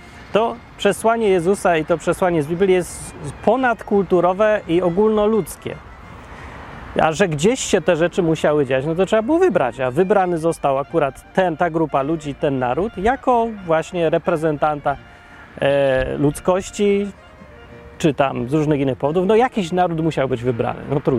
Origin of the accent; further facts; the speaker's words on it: Kraków, Lesser Poland, Poland; born there; Ja się urodziłem w Krakowie, mam paszport, mam obywatelstwo, zabierają mi podatki w Polsce i takie tam różne rzeczy. No to technicznie jest, po polsku mówię